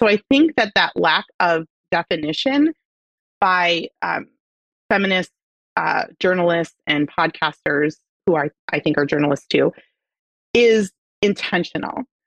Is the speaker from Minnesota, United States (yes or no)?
yes; Minneapolis, Minnesota, United States; also born or lived in Portland, Oregon / New York; I was born right outside of Minneapolis, lived there until I was 14, moved to Portland, Oregon, another very progressive place, and then moved to New York for a year for my first year of college, and then came back to Minneapolis